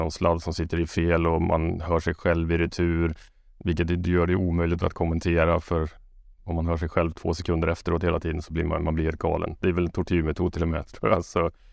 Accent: Karlstad, Värmland, Sweden; Jag är från Karlstad, där är inte lokala fotbollen säkert stor heller.

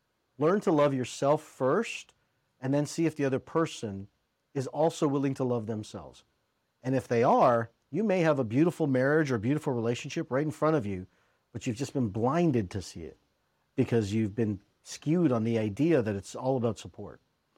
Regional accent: India; As an Indian guy, like, Indian guys don't kind of go through that path of divorce.

